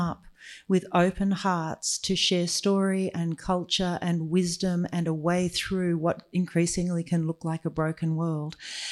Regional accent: Jervis Bay, Jervis Bay Territory, Australia; I grew up in Jervis Bay, but the whole South Coast is the country of my heart.

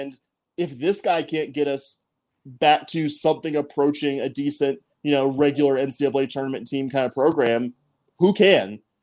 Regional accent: Houston, Texas, United States; I'm a Houstonian. I love Houston. It's my hometown.

